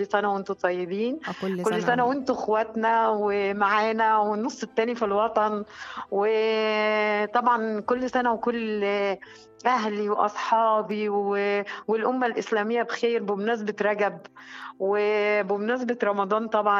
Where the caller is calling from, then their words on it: Tanta, Gharbia, Egypt; أنا بسمعها من طنطا